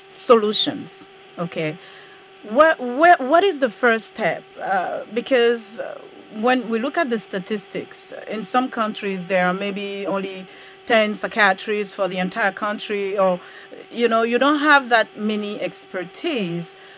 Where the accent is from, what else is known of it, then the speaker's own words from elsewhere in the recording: Côte d’Ivoire; I remember growing up in Ivory Coast, we will see people on the some people sometime on the street